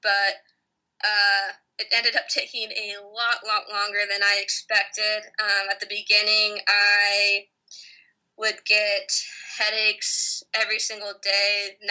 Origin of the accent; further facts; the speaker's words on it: Portland, Oregon, United States; Yeah, I mean, growing up in Portland, going to University of Portland, that was always a dream of mine.